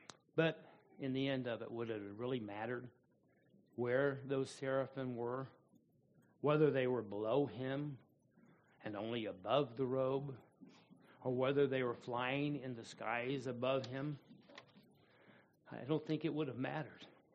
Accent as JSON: {"language": "English", "country": "United States", "tie": "born or raised there", "said": "Now for us, growing up in America, we don't really have any real context of royalty and the protocol that would be appropriate in the throne room."}